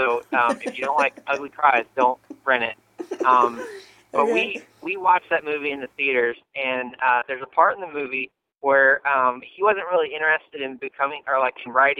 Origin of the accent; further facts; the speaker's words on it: Virginia, United States; And when I go, like, up north and tell people I'm from Virginia, they act like I'm from the south.